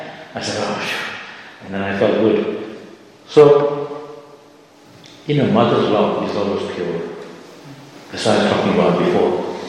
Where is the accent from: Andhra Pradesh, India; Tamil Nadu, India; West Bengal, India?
West Bengal, India; Santipur; I remember as a kid in Santipur, I grew up in Santipur.